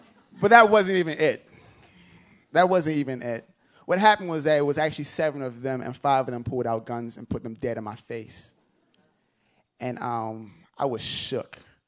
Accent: London, United Kingdom; also born or lived in Nigeria; now in United States; I grew up in London. I was born in London. I was raised in Nigeria. I live in the United States right now.

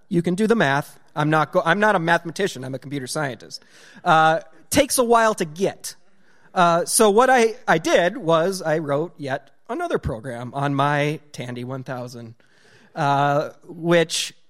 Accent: North Dakota, United States; So in my hometown of 600 people, which I live 10 miles from, there is one gas station at the time. It had pop and gas. That's it.

